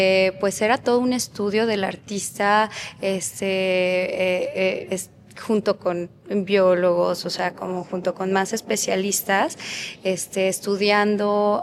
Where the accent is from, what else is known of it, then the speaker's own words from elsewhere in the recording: Mexico; como mexicanos siempre hemos tenido como mucha curiosidad por la cultura japonesa. También, pues yo como buena millennial